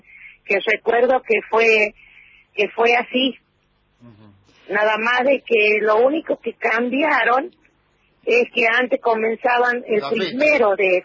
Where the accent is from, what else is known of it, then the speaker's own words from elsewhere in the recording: Catamarca, Argentina; yo me siento catamarqueña. Sí, me siento catamarqueña porque mi niñez, mi juventud, mi adolescencia, todo. Y ahora me adulté, estoy acá, en mi pueblo.